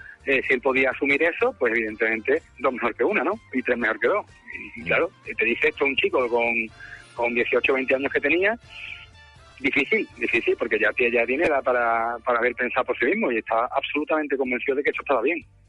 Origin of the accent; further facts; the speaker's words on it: Seville, Andalusia, Spain; teniendo en cuenta que yo soy sevillano